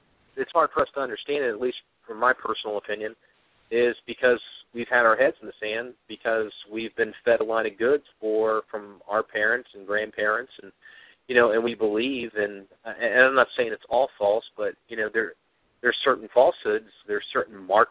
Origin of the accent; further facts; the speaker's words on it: United States; I mean, we are American citizens. We are a proud nation.